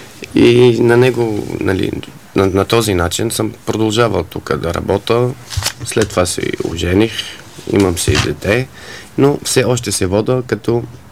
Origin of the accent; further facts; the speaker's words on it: Syria; Bulgarian is a second language; moved away as an adult; now in Bulgaria; понеже съм, нали, от Сирия. Аз и това, както се вика, избягах от Сирия